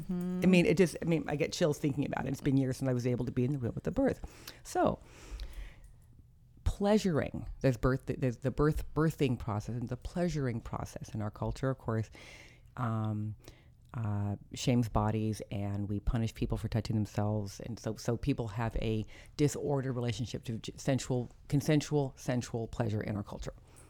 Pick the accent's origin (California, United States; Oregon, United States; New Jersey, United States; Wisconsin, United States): California, United States; Berkeley; I grew up in Berkeley, California, so it was a rant, was in the air, mm-hmm.